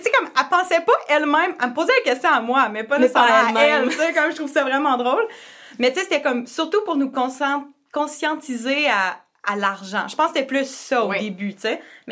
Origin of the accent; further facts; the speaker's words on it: Compton, Quebec, Canada; now in Québec, Canada; moi, je viens de l'Estrie, à la base, d'un petit village appelé Compton, à côté de Coaticook. Puis, dans le fond, ça fait 8 ans que je suis rendue à Québec. J'ai déménagé pour les études.